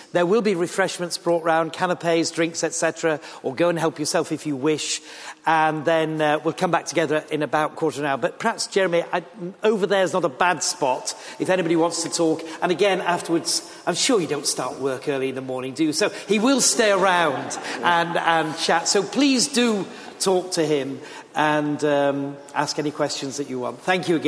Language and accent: English; Yorkshire and the Humber, United Kingdom; I'm a Yorkshireman and we'll be going back next Thursday.